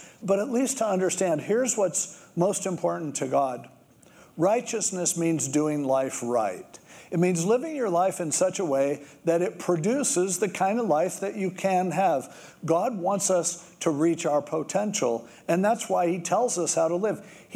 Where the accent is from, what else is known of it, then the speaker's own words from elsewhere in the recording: United States; as much as I have a burden for this for our nation because I'm an American